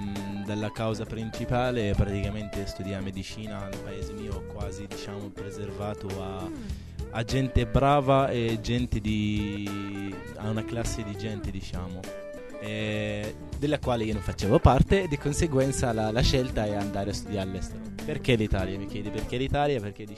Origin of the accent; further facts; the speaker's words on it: Northern District, Israel; Italian is a second language; vengo da un paese, diciamo in provincia di Nazareth, studio medicina.